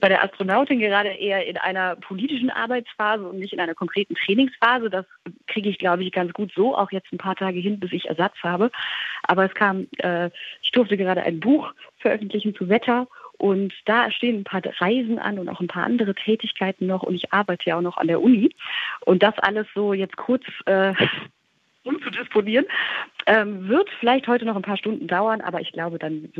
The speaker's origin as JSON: {"language": "German", "country": "United States", "tie": "born or raised there", "said": "ich bin in den USA groß geworden und da zählt man Frauen nicht mehr"}